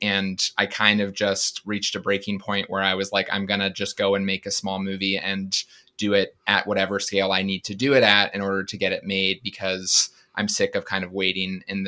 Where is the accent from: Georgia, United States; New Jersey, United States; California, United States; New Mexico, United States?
California, United States; Los Angeles; Yeah, you know, I grew up in Los Angeles and I kind of grew up watching big budget action adventure spectacle films